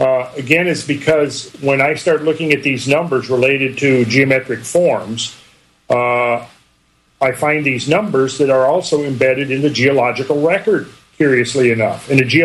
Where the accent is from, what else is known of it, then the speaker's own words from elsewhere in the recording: Minnesota, United States; so where I grew up in Minnesota, it was not unusual to have 4, 5, 6 feet of snow on the ground by March